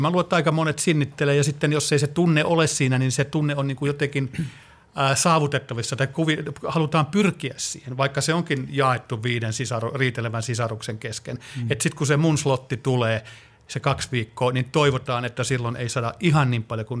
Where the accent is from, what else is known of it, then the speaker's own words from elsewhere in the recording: Juupajoki, Pirkanmaa, Finland; born there; Mistä tiesit, että mä oon syntynyt Juupajolla?